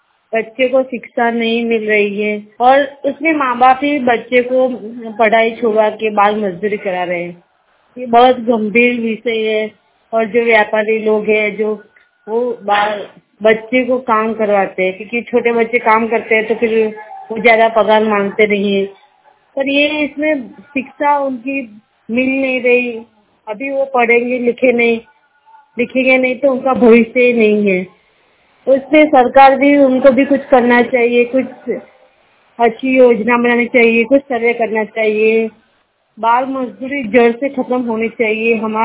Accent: Ahmedabad, Gujarat, India; और मैं अहमदाबाद की रहने वाले हूँ।

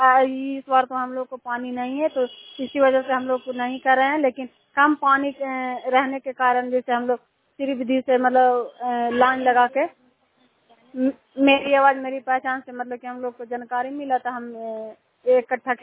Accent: Chandidi, India; चंडीदी के रहने वाली हूँ।

